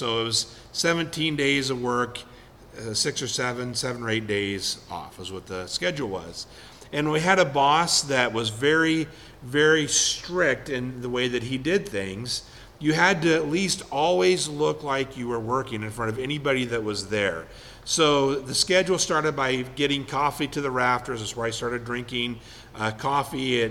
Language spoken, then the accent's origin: English; Gold Beach, Oregon, United States; I grew up in Gold Beach, Oregon. Grew up on the Rogue River.